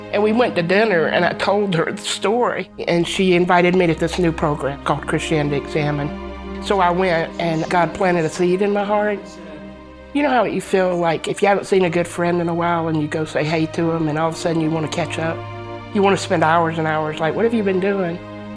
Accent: Georgia, United States; was born and raised in Georgia, in the suburbs of Atlanta. I'm an only child of a single mother.

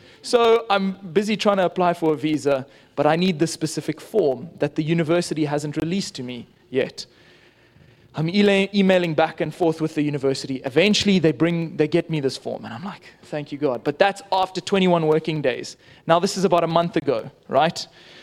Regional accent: Zambia; now in Ireland; I'm from Zambia, not Germany. But, I have the beautiful privilege of growing up there, but long story short, God really blessed me with the opportunity to go study in Ireland. And so I've been studying electrical engineering in Ireland for the last 2 years or so.

